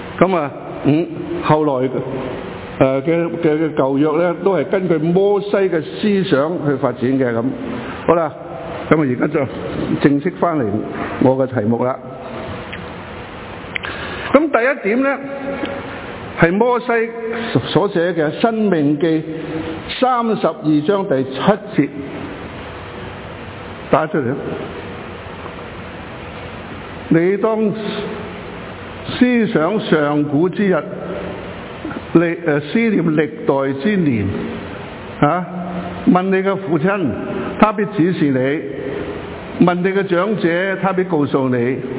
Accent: China; 我们中国人呢，其实我不知道我们是中国人呢还是美国人

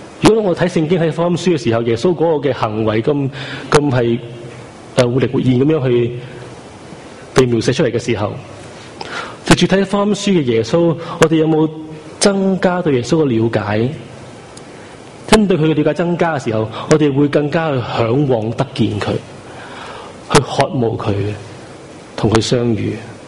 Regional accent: China; 我哋中国人嘅习性就系咧，我哋灵修嘅时候就会睇啊圣经有啲咩教导

